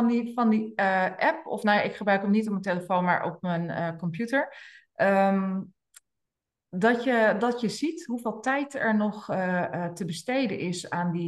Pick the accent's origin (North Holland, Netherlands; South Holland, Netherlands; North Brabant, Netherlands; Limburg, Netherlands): North Holland, Netherlands; Amsterdam; we komen uit Amsterdam